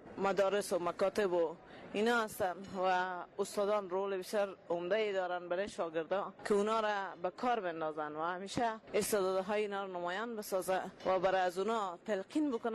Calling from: Kabul, Afghanistan; از کابل هستم و در هرات فعالیت دارم.

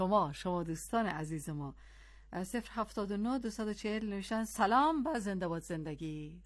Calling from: Mashhad, Razavi Khorasan, Iran; از مشهد هستم،

